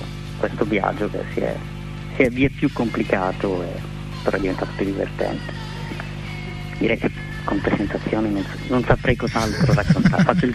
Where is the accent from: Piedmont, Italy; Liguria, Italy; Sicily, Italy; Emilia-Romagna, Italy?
Sicily, Italy; Palermo; now in Milan, Italy; vivo a Milano, ma sono di Palermo, anche se ho perso un po' l'accento, non sono né milanese per i milanesi né palermitano per i palermitani